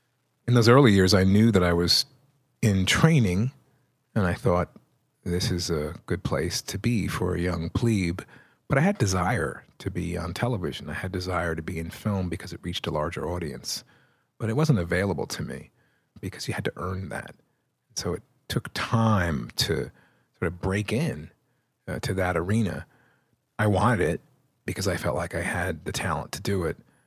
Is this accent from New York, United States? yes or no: yes; New York City, New York, United States; because I grew up in the New York theater. That was, in a way, my stomping ground. It was, I lived on 10th Avenue